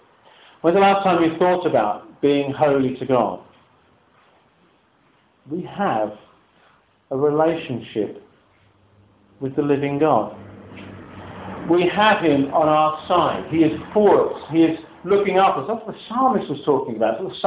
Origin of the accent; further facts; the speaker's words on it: United Kingdom; I'm just being British, I don't know, but I find it very difficult.